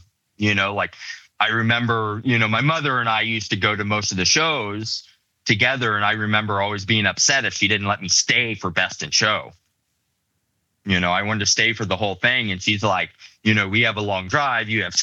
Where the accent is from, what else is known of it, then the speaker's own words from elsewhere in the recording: Colorado, United States; growing up in Colorado, we did Colorado, Wyoming, you know, would go to Arizona on a rare occasion, just the surrounding states.